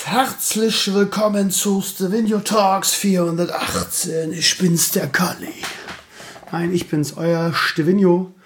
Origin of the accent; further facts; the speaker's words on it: Lauenbrück, Lower Saxony, Germany; war ich in meiner alten Heimat in Lauenbrück an der Finterschule.